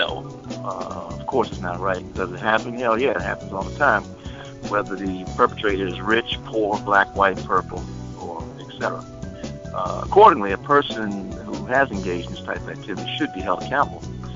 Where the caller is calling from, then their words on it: Temple Hills, Maryland, United States; from Temple Hills.